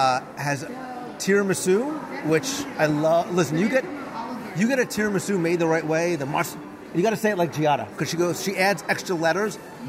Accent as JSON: {"language": "English", "region": "New Jersey", "country": "United States", "tie": "born or raised there", "said": "I grew up in New Jersey. I know Zeppole."}